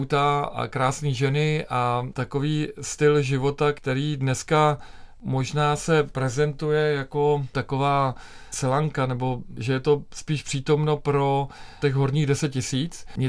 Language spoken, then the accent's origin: Czech; Prague, Czechia; born there; also born or lived in London; Já jsem se narodil v Praze a nikdy nedám na ně dopustit, ale prožil jsem část svého života v Londýně.